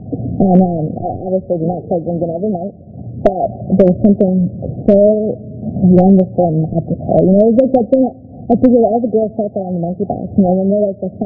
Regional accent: Miami, Florida, United States; now in Washington, United States; I grew up in Miami and I moved to DC.

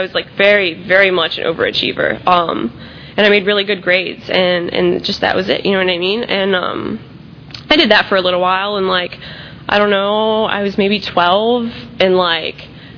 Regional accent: Bradenton, Florida, United States; born there; so I was born in Bradenton, to a pretty average family.

